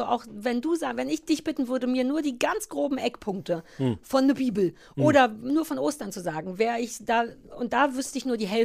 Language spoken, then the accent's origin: German; East Germany, Germany; Ich bin ja in der DDR groß geworden